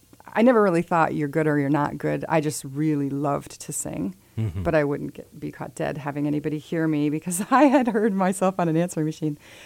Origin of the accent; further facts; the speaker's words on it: Barkhamsted, Connecticut, United States; growing up in Barkhamsted, we had the music of nature around us.